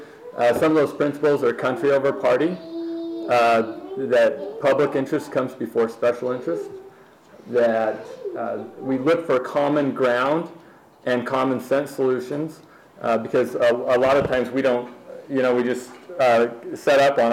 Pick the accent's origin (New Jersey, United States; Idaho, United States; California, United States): Idaho, United States; Burley; also born or lived in Logan; now in Utah, United States; I grew up in, I was born in Burley. I was born in Logan in the district, grew up in Burley in southern Idaho, and went to undergrad at BYU.